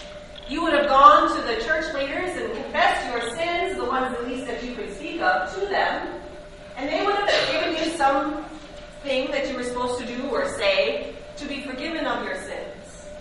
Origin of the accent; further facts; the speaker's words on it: Green Bay, Wisconsin, United States; I was born and raised in Green Bay in a Lutheran church.